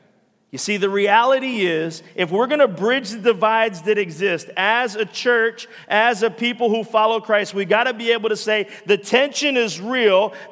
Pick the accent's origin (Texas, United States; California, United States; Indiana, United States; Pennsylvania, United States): Pennsylvania, United States; Philadelphia; I'm a Raiders fan, but I'm from Philly, though.